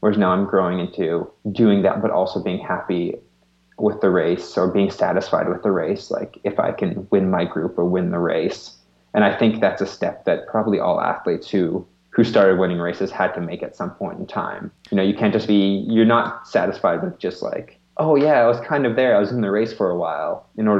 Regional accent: Canada; I sort of have the luxury of being a Canadian and not having to worry about UCI points that much.

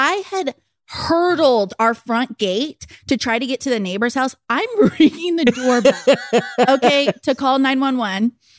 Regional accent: El Paso, Texas, United States; I grew up in El Paso and can't say it.

